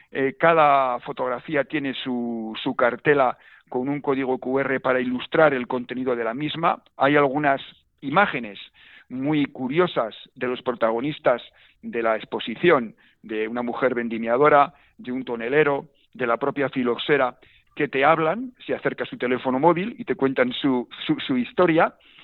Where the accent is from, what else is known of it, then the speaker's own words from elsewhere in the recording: La Rioja, Spain; ¿Por qué somos riojanos y cómo somos?